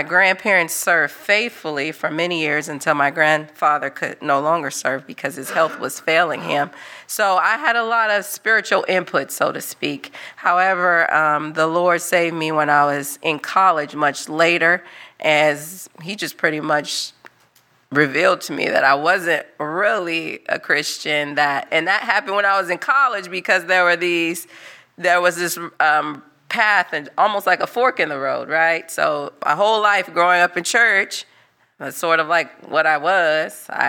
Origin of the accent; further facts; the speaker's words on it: Los Angeles, California, United States; moved away as an adult; now in Haiti; I grew up in the Los Angeles area my entire life. Never lived anywhere else until I moved to Haiti back in 2014.